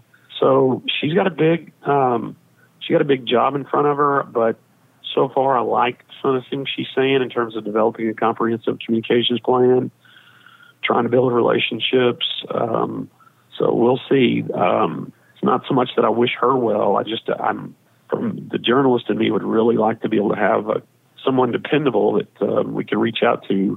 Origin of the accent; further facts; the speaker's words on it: Kansas, United States; As long as she doesn't hold it against me, I'm from Johnson County.